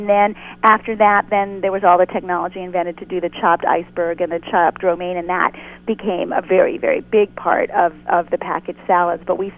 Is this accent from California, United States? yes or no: no; New York City, New York, United States; Well, I was born in Brooklyn.